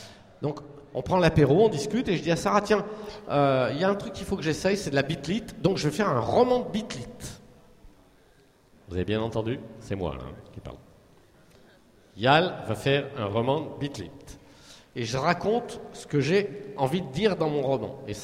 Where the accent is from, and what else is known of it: France